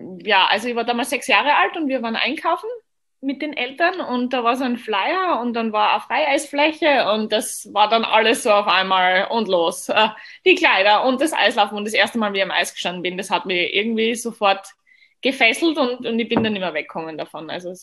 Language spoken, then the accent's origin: German; Austria; Und ich komme aus Österreich.